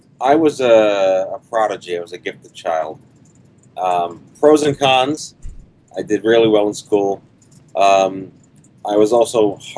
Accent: Staten Island, New York, United States; also born or lived in Brooklyn; I grew up in, I was born in Brooklyn. I grew up on Staten Island in New York City. Moved back to Brooklyn after college

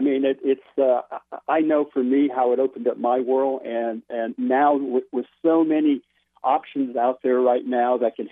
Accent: San Antonio, Texas, United States; also born or lived in Corpus Christi, United States; I was based in Corpus Christi, Texas, which is about 200 miles south of San Antonio, my hometown.

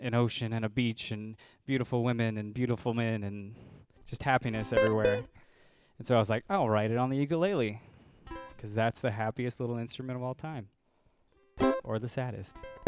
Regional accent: Spokane, Washington, United States; I'm from Spokane, Washington, from the other side of the state.

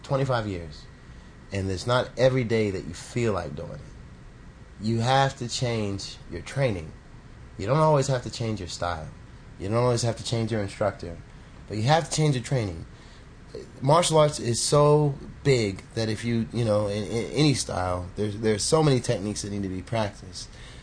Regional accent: United States; oh, I'm sorry, your English is not standard, even though I'm American.

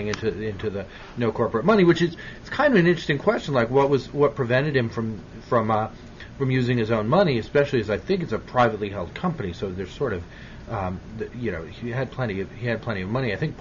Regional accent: New Haven, Connecticut, United States; also born or lived in New York; Well, I was born in New York. I didn't grow up there. I grew up in New Haven, Connecticut, which was, sort of contested territory between Yankees and Red Sox.

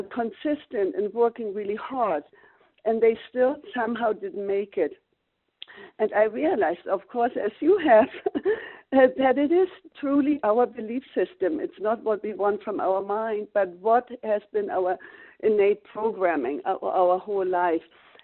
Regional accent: Germany; well, you can hear by my accent, I grew up in post-war Germany as refugees.

